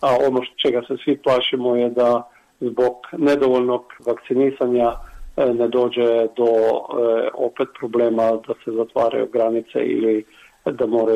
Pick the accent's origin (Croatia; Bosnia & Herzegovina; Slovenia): Slovenia; Krško, Lower Sava; Croatian is a second language; recimo ja koji dolazim iz Krškog